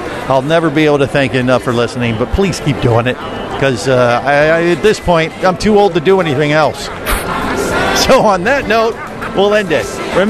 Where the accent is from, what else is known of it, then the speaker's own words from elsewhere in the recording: Ohio, United States; now in Orlando, United States; Well, and I just stayed in Orlando, but I came from Ohio, too.